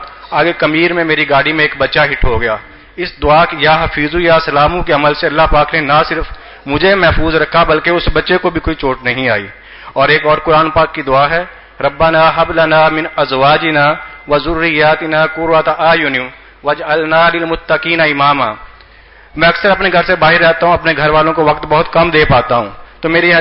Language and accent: Urdu; Bahawalnagar, Punjab, Pakistan; میں بہاول نگر سے ہوں.